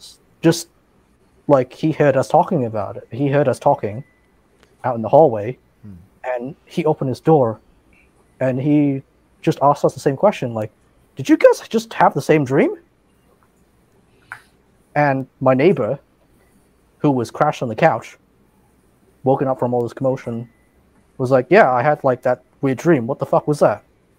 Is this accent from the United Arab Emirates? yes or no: no; Australia; Like so I grew up in Australia.